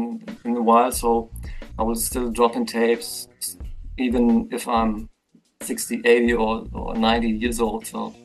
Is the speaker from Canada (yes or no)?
no; Berlin, Germany; I have to mention I'm from Germany, from the old GDR generation. I'm from the east side of Berlin